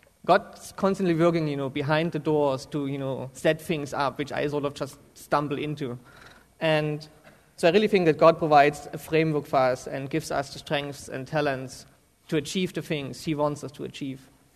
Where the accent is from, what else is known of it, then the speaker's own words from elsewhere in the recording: Germany; English is a second language; I'm from Germany, so I have a weird accent.